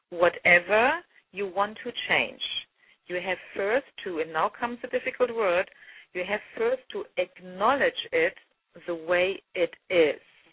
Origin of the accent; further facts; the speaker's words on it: Germany; I'm from Germany, as you know.